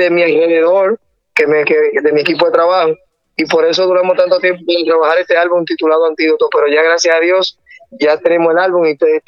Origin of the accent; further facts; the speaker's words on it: Santo Domingo, Dominican Republic; somos aquí dominicanos, de República Dominicana, vivimos en la ciudad de Santo Domingo, exactamente aquí en la República Dominicana.